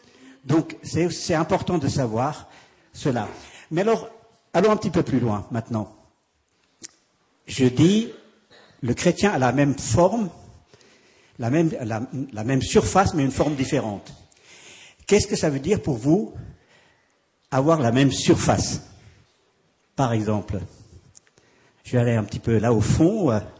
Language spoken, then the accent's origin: French; Switzerland; En tant que Suisse, moi qui vais français, j'apprécie toujours de voir le consensus en Suisse.